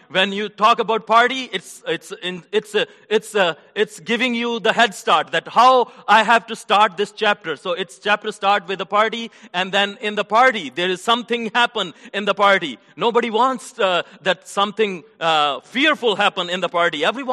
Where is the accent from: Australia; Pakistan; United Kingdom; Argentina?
Pakistan; now in Garland, United States; Like, I am originally from Pakistan, and we have a few families from Pakistan, few families from India